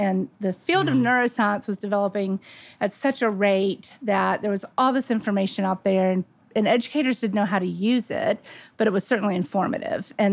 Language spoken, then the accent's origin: English; Birmingham, Alabama, United States; So I grew up in Birmingham, Alabama.